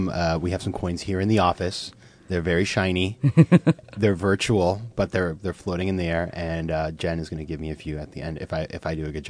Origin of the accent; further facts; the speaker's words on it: Maine, United States; whether it's the Gambia or it's Myanmar or it's Maine, my home state has a democratization of information.